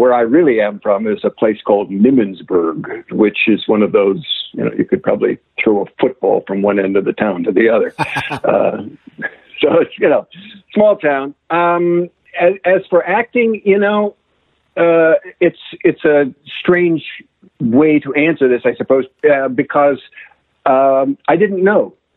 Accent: Binghamton, New York, United States; Well, I'm from the East Coast. I'm from a megalopolis called Binghamton, New York, which is it's a nice little town.

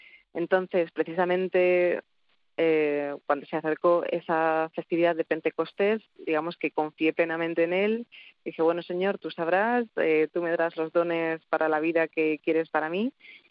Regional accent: Madrid, Community of Madrid, Spain; born there; now in Getafe, Spain; tengo 31 años, soy madrileña de nacimiento, pero getafense de adopción, por eso pertenezco a la diócesis de Getafe.

